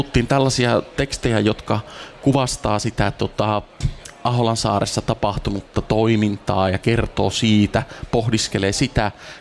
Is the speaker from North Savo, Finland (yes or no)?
yes; Nilsiä, North Savo, Finland; vaikka olen kotoisin Nilsiästä, mutta kävin Nilsiän seurakunnan rippileirin Tiirinlahti-nimisessä leirikeskuksessa